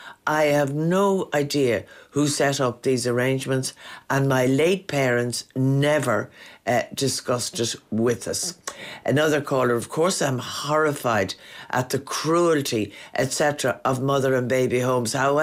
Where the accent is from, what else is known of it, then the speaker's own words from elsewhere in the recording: England, United Kingdom; born there; I was adopted in 1968. Tusla will only give me my birth weight and say I was born in England, nothing else.